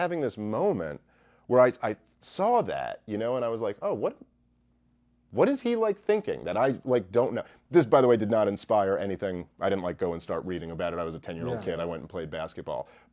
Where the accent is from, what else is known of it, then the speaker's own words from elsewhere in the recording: New York City, New York, United States; I grew up in New York City.